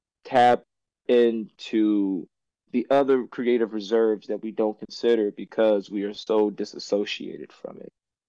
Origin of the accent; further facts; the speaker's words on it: Chicago, Illinois, United States; And during that time, as you know, I'm from Chicago. I've never in my life ever had to experience a forest fire.